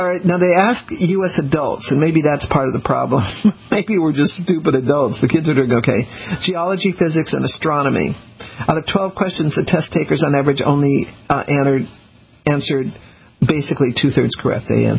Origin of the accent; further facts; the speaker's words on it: Denver, Colorado, United States; I knew that because I grew up in Denver.